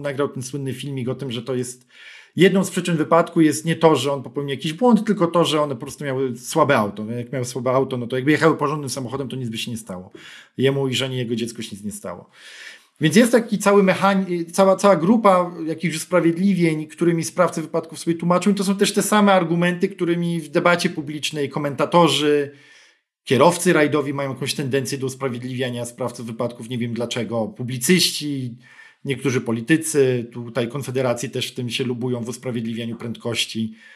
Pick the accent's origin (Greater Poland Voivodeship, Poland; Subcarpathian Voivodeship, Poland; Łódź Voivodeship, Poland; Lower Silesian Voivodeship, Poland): Łódź Voivodeship, Poland; Pabianice; Podam przykład z Pabianic, mojego rodzinnego miasta